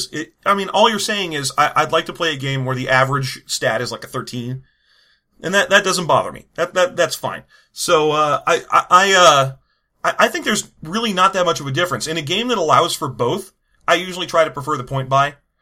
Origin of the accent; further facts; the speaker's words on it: San Diego, California, United States; I mean, we're from San Diego, Alex. No one here buys homes.